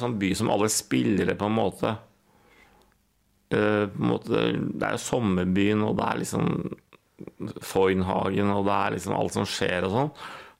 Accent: Horten, Vestfold, Norway; jeg er fra Horten

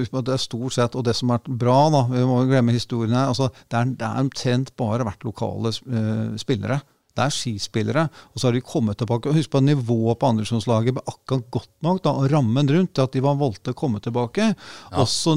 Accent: Sofiemyr, Akershus, Norway; Ja, jeg er født og oppvokst på Sofimer, rett ved Sofimeralen

